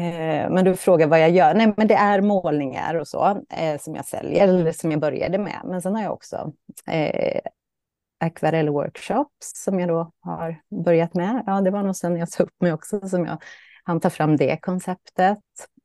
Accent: Östergötland, Sweden; also born or lived in Gothenburg; now in Kungsbacka, Sweden; jag är ju östgöte från början, det glömde jag säga också. Men jag har bott i Göteborg och nu då Kungsbacka i över 20 år.

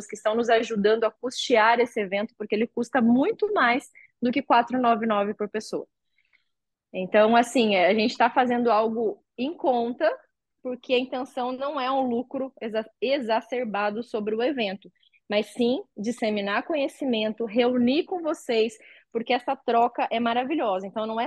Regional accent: Balneário Camboriú, Santa Catarina, Brazil; eu cresci em Balneário Camboriú, né? Minha família mora em peso em Balneário.

